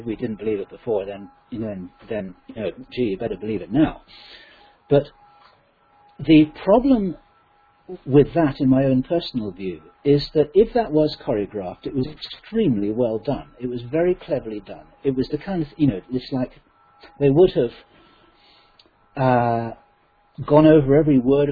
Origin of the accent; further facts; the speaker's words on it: United Kingdom; I'm a Brit.